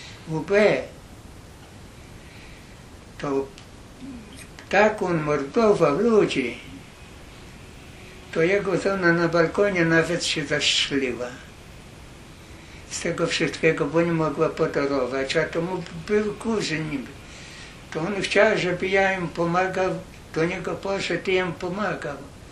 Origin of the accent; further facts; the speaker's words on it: Jeziorko, Podlaskie Voivodeship, Poland; born there; Ja się urodziłem w Jeziorku, potem przechodziłem tutaj do Grajewa. No i w Wojwodzinie się zatrzymałem.